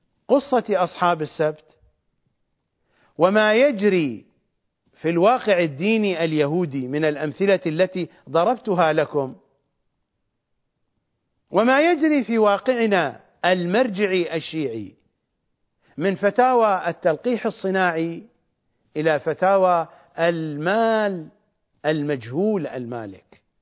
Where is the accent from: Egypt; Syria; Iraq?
Iraq; Najaf, Najaf Governorate; كرجال الدين عندنا في النجف